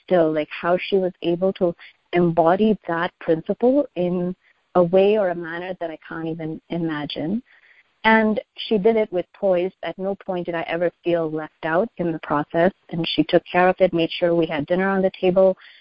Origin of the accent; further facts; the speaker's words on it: Chicago, Illinois, United States; So I'm originally from Chicago, but I guess if I were to rewind back, I think my SSC journey started in Boston, and I would say majority of my young adult life has been in the Chicago area, so Region 5 represent.